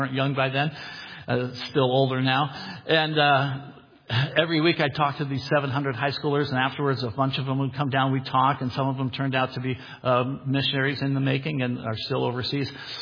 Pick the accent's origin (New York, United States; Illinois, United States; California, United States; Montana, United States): California, United States; San Diego; also born or lived in San Francisco; I was born in San Francisco, raised in San Diego.